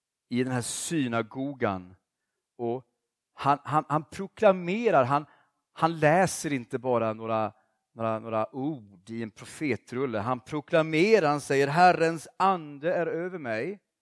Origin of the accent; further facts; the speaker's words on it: Oskarshamn, Kalmar County, Sweden; det var ju en ungdomsväckelse i min hemstad Oskarshamn.